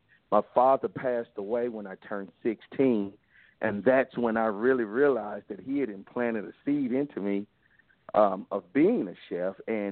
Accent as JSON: {"language": "English", "region": "Mississippi", "country": "United States", "tie": "born or raised there", "said": "Growing up in Mississippi, we did things from making pizzas from scratch, of course. We did a lot of stuff with chickens because we had a chicken farm."}